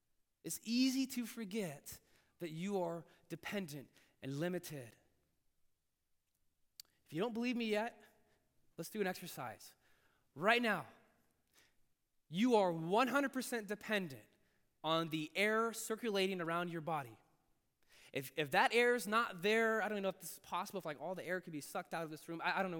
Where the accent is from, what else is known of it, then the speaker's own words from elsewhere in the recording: United States; born there; I was born in America, a blessed and fortunate country, the ton of freedom.